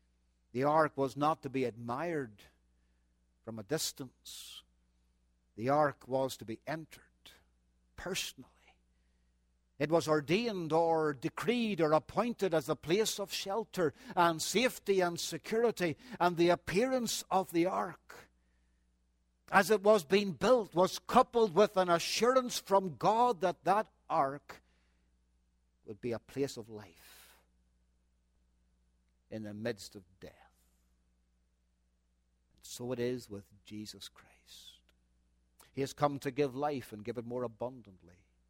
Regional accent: Northern Ireland, United Kingdom; we're from Northern Ireland

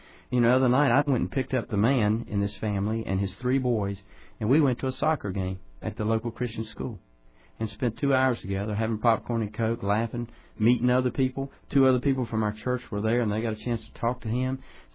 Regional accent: North Carolina, United States; I'm from North Carolina, remember, folks.

